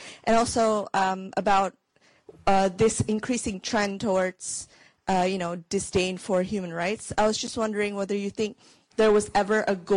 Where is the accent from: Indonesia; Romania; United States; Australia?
Indonesia; now in London, United Kingdom; I study here at the LSE. I'm actually from Indonesia.